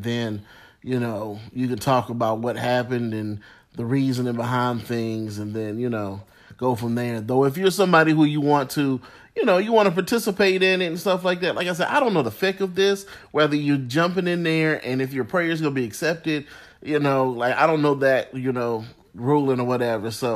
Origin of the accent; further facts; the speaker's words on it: Richmond, Virginia, United States; I actually went to Jumah in my hometown, Richmond, Virginia, and went to the masjid